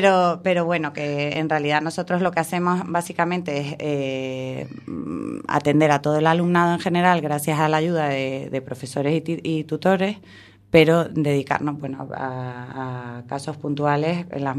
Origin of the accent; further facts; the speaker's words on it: Canary Islands, Spain; Galician is a second language; eu non sei falar galego moi ben porque son canaria.